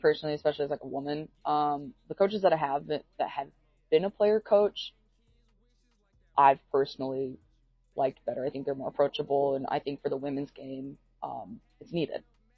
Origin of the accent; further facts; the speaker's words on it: Utah, United States; we are home back in Utah. It is Return of the Royalty. And I could not be more excited to play in my home state.